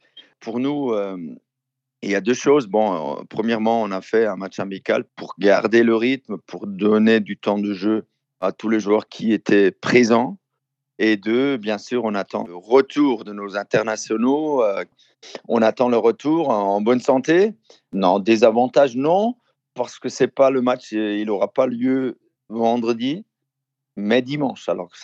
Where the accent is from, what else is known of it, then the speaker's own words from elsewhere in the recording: Germany; French is a second language; Moi, je suis allemand, j'ai vu ça en Allemagne